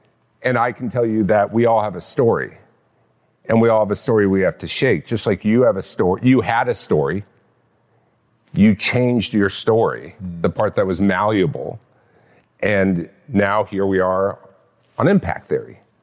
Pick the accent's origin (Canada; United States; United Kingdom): United States; California; Orange County.